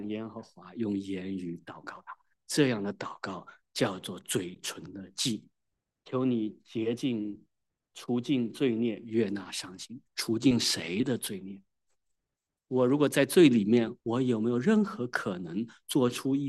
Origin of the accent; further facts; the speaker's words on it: Wenzhou, Zhejiang, China; 我们温州人有个口头禅，叫做“靠救主”。